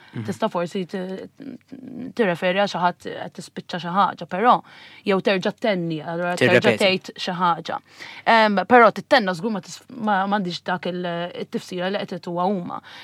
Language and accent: Maltese; Nadur, Gozo, Malta; n-nadur jeżisti ħafna dialett jiena minn Naduru barra tittenna u kliem oħrajn